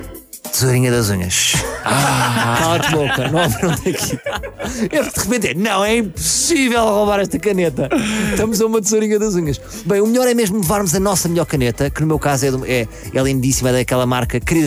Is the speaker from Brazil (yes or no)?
no; Lisbon, Portugal; Cada conselho tem uma mesa de voto e eu, como lisboeta, vou no próximo domingo, dia 15, votar à cidade universitária.